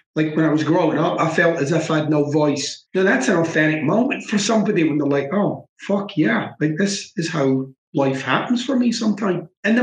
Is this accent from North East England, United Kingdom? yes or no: no; Glasgow, Scotland, United Kingdom; So I was raised on the mean streets of Glasgow, right? I'm Scottish, so, and I'm from the east end of Glasgow. That's like, it's like the not good side of Glasgow.